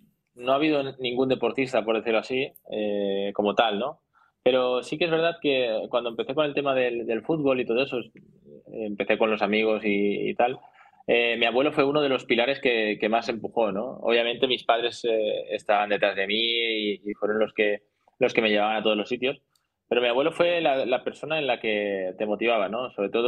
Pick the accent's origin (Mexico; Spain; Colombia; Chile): Spain; Oliva, Valencian Community; En mi pueblo, la gran mayoría de mis amigos jugaban a fútbol.